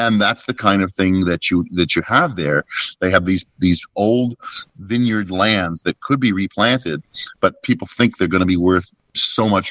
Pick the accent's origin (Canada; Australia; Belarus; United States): Canada; I'm Canadian